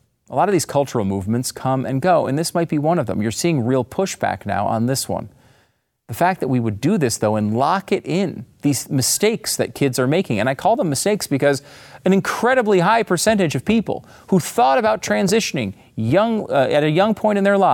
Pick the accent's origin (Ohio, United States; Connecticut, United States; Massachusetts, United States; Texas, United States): Connecticut, United States; also born or lived in New York; I was born in New York as well. I mean, that was where I grew up in Connecticut.